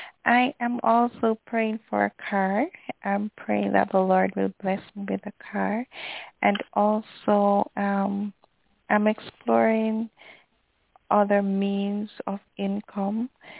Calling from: Jamaica; Hi, Sister Ruth. This is … from Jamaica.

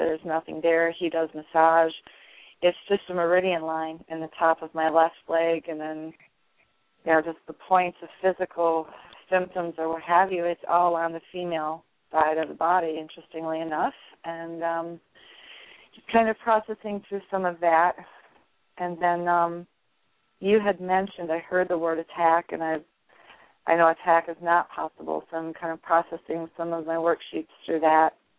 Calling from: Indiana, United States; from Indiana.

